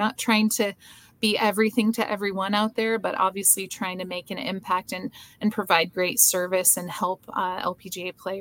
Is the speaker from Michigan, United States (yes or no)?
yes; Grand Rapids, Michigan, United States; We launched the Meyer event, which is in Grand Rapids, Michigan, my hometown, actually.